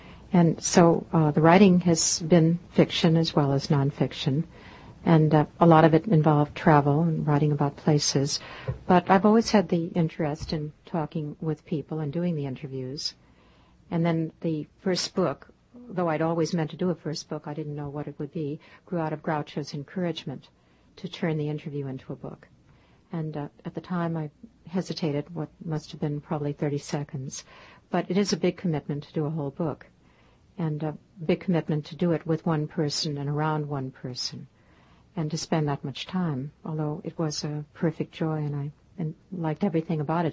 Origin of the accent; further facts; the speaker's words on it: California, United States; also born or lived in Spain; now in New York, United States; Northern California, near San Francisco.